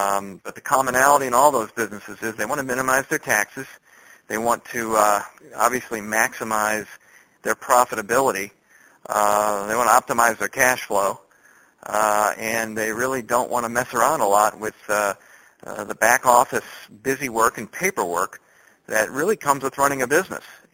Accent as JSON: {"language": "English", "region": "Midwest", "country": "United States", "tie": "born or raised there", "lives_now": "Virginia, United States", "said": "We moved to Virginia here about 25 years ago. My wife and I was born and raised out in the Midwest, so I had a lot of the Midwest values."}